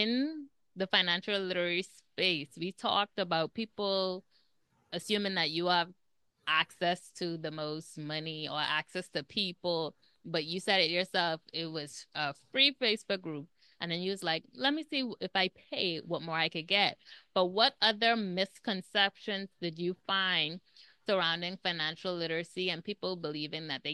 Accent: Bahamas; I'm actually from the Bahamas, so I don't know if you heard the accent

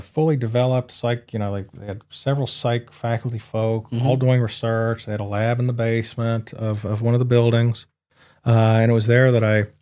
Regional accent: Johnstown, Ohio, United States; So I am from Central Ohio originally.

